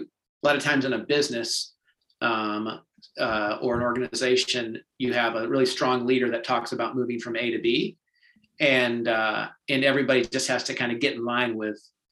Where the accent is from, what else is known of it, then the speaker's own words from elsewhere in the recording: Charlotte, North Carolina, United States; also born or lived in Atlanta; So, I grew up in Charlotte and always loved music, as well as working with community.